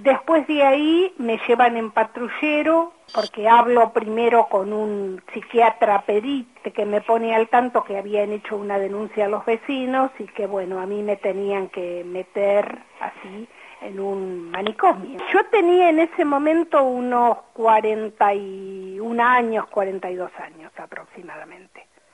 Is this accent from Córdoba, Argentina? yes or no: no; Remedios de Escalada, Buenos Aires Province, Argentina; soy oriunda de Capital Federal, luego vine a vivir a Remedios de Escalada y estudié en Remedios de Escalada